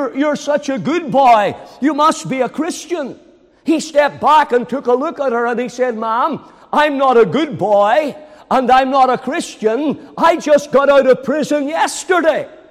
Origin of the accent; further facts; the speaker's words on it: Banbridge, Northern Ireland, United Kingdom; I remember coming in to our house late on a Saturday night. My dad was the local barber in Banbridge.